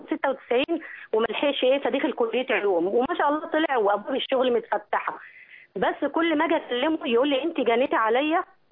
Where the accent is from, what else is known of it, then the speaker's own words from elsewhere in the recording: Gharbia, Egypt; واحنا من الغربية،